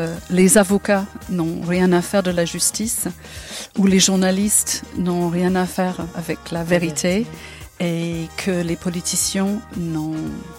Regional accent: Lagos, Nigeria; Donc, chez moi à Lagos, il n'y a même pas une rue qui est nommée pour les gens qui ont gagné l'indépendance, qui ont fait la révolution.

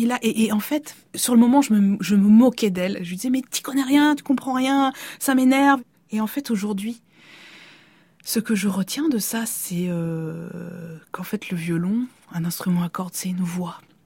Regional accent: Bordeaux, Nouvelle-Aquitaine, France; born there; je suis née à Bordeaux en 1981 et je suis violoniste.

